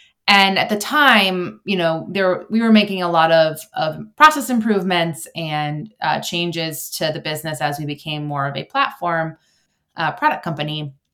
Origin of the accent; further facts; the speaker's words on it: Maine, United States; I am born and raised in Maine, and I'm actually now back in Maine with my family.